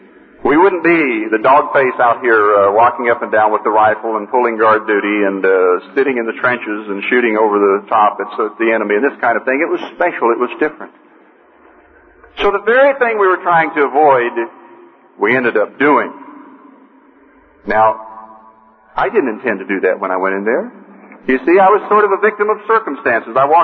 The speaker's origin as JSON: {"language": "English", "region": "Oklahoma", "country": "United States", "tie": "born or raised there", "said": "I grew up in Oklahoma, in the oil fields of Oklahoma. My father always worked in the oil fields."}